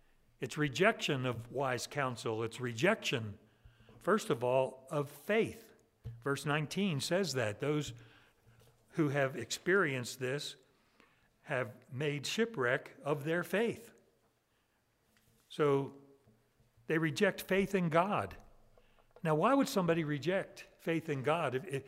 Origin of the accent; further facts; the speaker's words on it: Ocean City, United States; as I look at the history of this ship, the Scindia, that I was familiar with as a child growing up in Ocean City